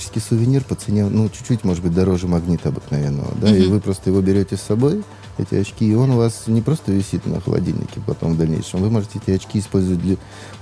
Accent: Saint Petersburg, Russia; Мы с вами петербуржцы, мы россияне

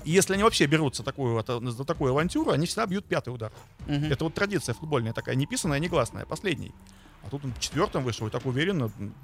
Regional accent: Saint Petersburg, Russia; Я коренной питерец.

